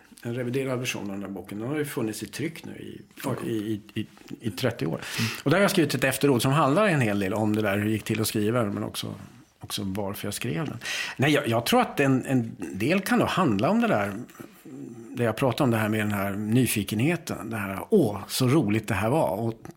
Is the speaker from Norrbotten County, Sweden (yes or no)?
yes; Boden, Norrbotten County, Sweden; Jag, i min släkt så där hemma i Norrbotten på min pappas sida, så fanns det ett antal alkoholister. Och jag vet också när jag växte upp där i Boden